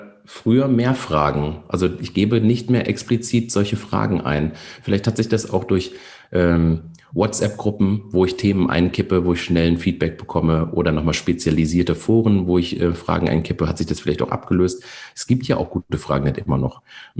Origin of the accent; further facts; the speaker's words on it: Rhineland-Palatinate, Germany; Ich komme aus der Nähe von Koblenz, am Rhein.